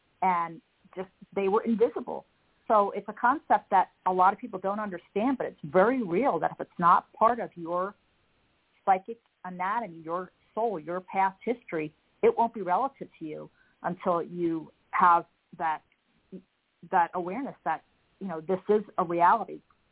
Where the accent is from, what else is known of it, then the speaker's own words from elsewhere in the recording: New Jersey, United States; also born or lived in Florida; I grew up in New Jersey and I had a creek in my backyard, and I saw a lighted object flying, hovering above the creek for a while.